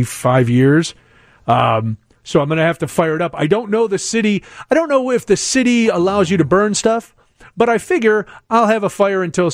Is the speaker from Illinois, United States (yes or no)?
yes; Chicago, Illinois, United States; And it says, you know, I'm a Chicagoan.